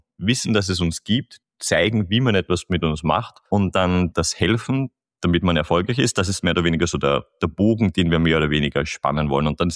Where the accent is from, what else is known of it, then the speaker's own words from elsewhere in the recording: Vienna, Austria; als Wiener